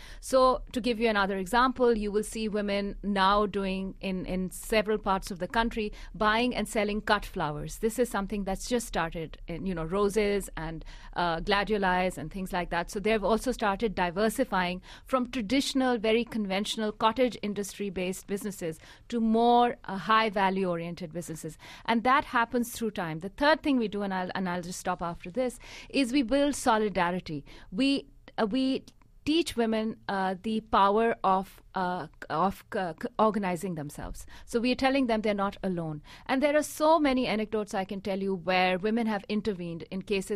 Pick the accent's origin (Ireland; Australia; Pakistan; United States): Pakistan; I am from Pakistan, very much so.